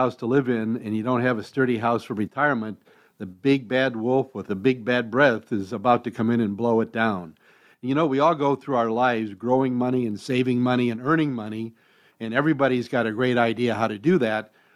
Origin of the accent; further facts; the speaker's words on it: Ohio, United States; now in Florida, United States; And not a lot of basements down here in Florida, but I grew up in Ohio, and just about every house had a basement there.